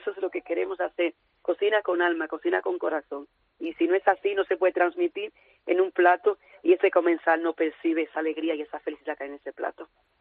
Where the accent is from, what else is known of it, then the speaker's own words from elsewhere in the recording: Jarabacoa, La Vega, Dominican Republic; una infancia súper bonita en una tierra de muy verde, montaña, Jarabacoa, la República Dominicana, que es mi país de origen.